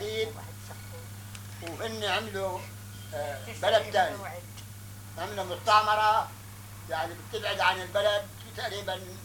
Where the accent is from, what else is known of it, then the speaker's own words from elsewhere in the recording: Palestine; now in Lebanon; ولما طلعنا احنا من فلسطين بس احنا كانت البلاد بلادنا عنا كانت والله عامري